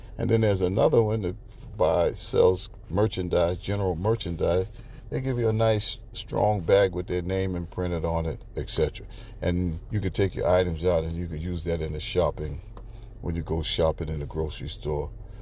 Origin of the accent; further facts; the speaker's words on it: United States; we as American people, we kind of go for anything